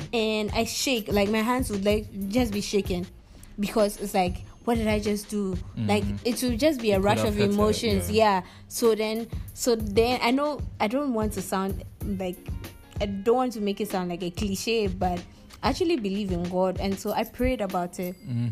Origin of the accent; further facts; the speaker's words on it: Ghana; I'm always proud that I am a Ghanaian.